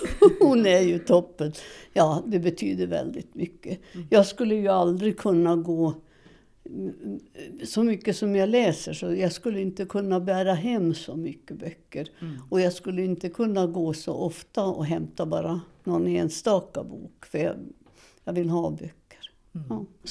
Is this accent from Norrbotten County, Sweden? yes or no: yes; Seskarö, Norrbotten County, Sweden; Och det finns faktiskt en del om Seskarö också, där jag kommer ifrån.